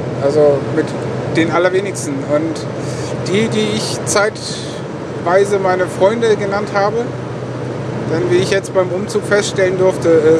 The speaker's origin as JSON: {"language": "German", "region": "Lower Saxony", "country": "Germany", "said": "bin ich Ostfriese, also ein Nordlicht."}